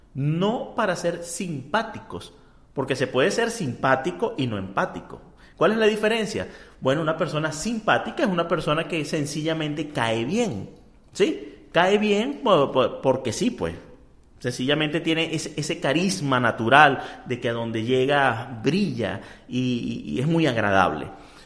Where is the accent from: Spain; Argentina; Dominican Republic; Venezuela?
Venezuela; now in United States; desde que me vine de Venezuela a los Estados Unidos, han pasado 8 años.